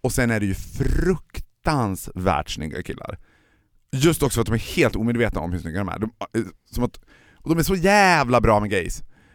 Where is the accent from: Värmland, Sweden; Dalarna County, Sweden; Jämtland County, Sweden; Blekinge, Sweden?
Dalarna County, Sweden; Borlänge